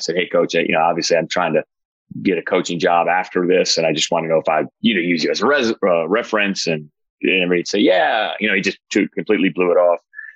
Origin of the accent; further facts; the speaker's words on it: Farmington Hills, Michigan, United States; Well, I'm from Detroit, Farmington Hills, Michigan.